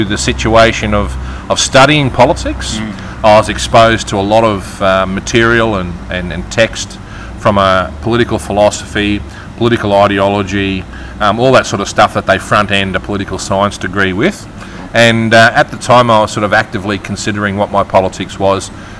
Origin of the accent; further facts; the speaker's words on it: Tully, Queensland, Australia; moved away as an adult; now in Brisbane, Australia; it's the first time that I'd lived away from my hometown of Tully.